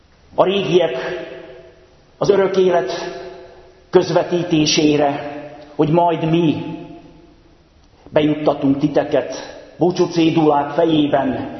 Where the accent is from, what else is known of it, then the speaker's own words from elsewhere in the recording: Hungary; a világnak azon a részén, ahol mi éltünk, élhettünk magyarként és reformátusként, itt a Kárpát-medencében